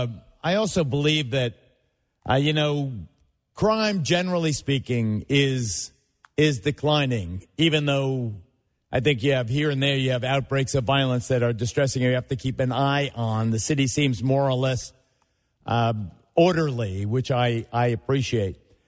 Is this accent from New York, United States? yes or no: yes; New York City, New York, United States; she always makes me so proud of my town, my hometown, the town I was born in, New York City. Good morning, New York.